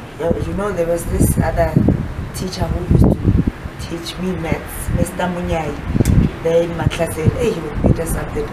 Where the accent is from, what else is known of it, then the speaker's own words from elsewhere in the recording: Kagiso, Gauteng, South Africa; like you just said, welcome … I'm from Kagiso Extension 12.